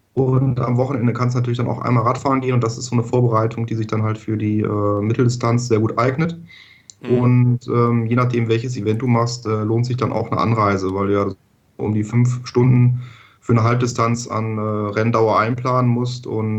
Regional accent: Düsseldorf, North Rhine-Westphalia, Germany; also born or lived in Hamburg; ich komme aus Düsseldorf

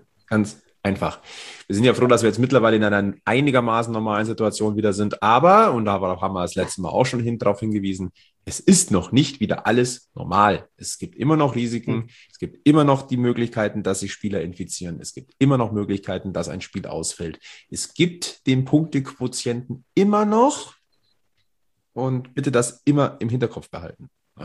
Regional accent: Bavaria, Germany; Als Bayer, ja, das Kunstwerk Abelshauser.

